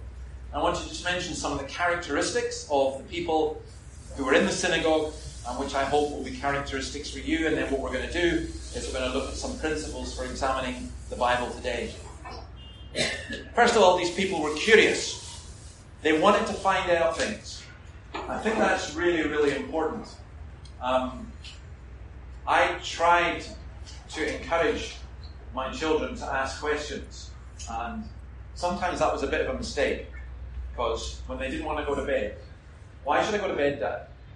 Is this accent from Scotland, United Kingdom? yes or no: yes; Scotland, United Kingdom; I'm a Scottish Presbyterian minister